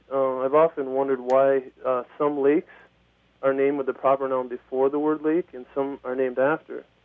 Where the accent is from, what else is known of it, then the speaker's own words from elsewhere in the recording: Wakefield, Michigan, United States; I'm from Wakefield, Michigan.